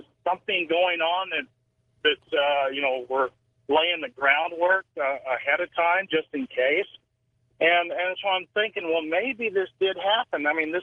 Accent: Blue Ridge, Georgia, United States; now in Colorado, United States; I grew up in North Georgia, a place called Blue Ridge out in Fanning County.

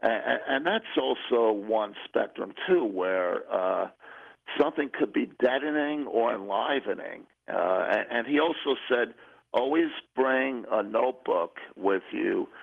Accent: New York, United States; You know, I'm being a New Yorker, I'm like, where are these people from?

